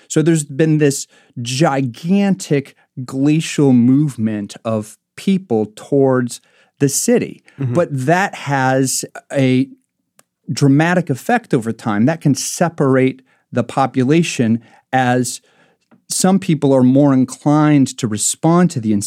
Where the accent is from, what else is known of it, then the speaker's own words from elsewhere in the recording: Marshalltown, Iowa, United States; I mentioned my hometown, Marshalltown, Iowa, which is right in the central part of Iowa, a really agricultural region. And Marshalltown's only got 27,000 people in it.